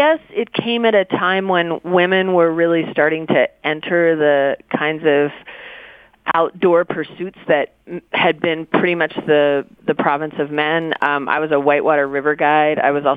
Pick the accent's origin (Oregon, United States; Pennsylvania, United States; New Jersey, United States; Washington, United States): New Jersey, United States; because I was from New Jersey and I came out and I fell in love with this landscape